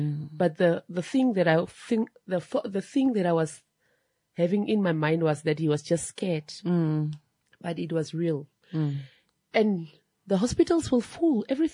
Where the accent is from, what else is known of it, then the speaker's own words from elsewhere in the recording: Khorixas, Kunene, Namibia; now in Windhoek, Namibia; Mm-hmm. I'm originally from Korihas, but I live most of my time in Windhoek. I've been working here, been staying here with my kids, my family as well. So I'm based now in Windhoek.